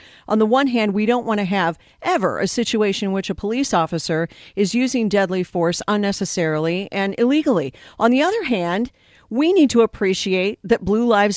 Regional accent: Chicago, Illinois, United States; Why aren't they in Chicago? This is my hometown.

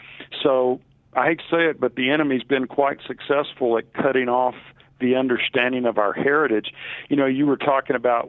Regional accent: Texas, United States; I grew up in West Texas, and we prayed every day in school back then, pledged allegiance, and read from the Bible in a large public school.

